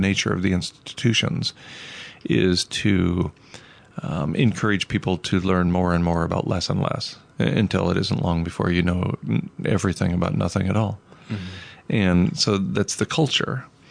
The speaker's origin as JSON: {"language": "English", "region": "Southwest", "country": "United States", "said": "I came from outside in Winnipeg today, and I'm from the American Southwest, so this is a shock to my system."}